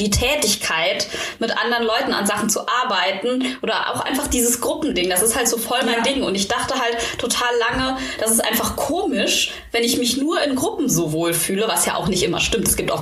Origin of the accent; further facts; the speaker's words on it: Germany; Ich bin ja Deutsche